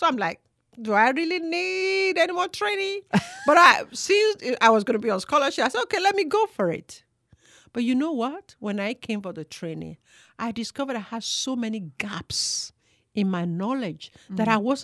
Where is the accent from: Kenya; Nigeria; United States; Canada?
Nigeria; When I was growing up in Nigeria